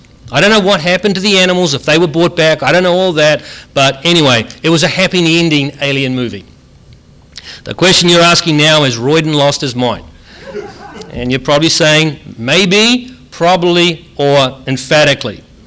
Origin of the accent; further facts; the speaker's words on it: New Zealand; citizen. Kinda. I'm still a Kiwi. Can't be changed.